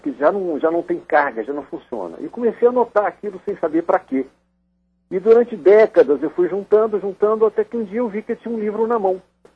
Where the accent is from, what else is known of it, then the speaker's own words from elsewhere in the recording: Belo Horizonte, Minas Gerais, Brazil; moved away; Eu nunca, nesses 40 anos fora de Belo Horizonte, nunca vi empadinhas como as de Belo Horizonte.